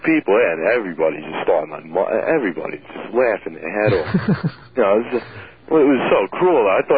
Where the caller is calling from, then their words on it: Kings Park, New York, United States; Kings Park, believe it or not.